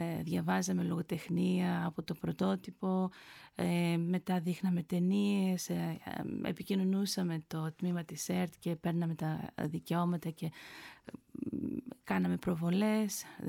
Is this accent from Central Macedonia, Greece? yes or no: no; Anthotopos, Thessaly, Greece; also born or lived in Almyros; Από την ίδια περιοχή, σε ένα μικρό χωριό που λέγεται Ανθότοπος, μεγάλωσα. Μέχρι τα 18 μου εκεί έμεινα